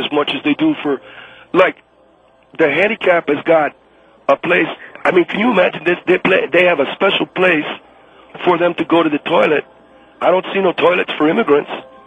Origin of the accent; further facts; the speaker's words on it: Los Angeles, California, United States; Well, not really. I mean, I was raised in Los Angeles, you know.